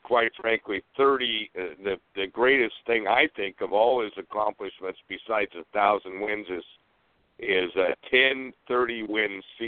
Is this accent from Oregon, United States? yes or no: yes; Portland, Oregon, United States; I grew up in Selwood in Portland